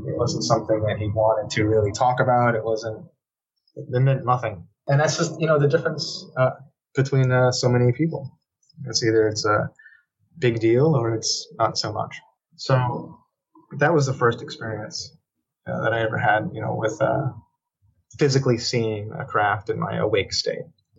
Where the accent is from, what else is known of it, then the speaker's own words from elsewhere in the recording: Shelter Island, New York, United States; Here in my hometown of Shelter Island, there's probably like 1,000 of us, you know, that live here. So it's a very, very small community.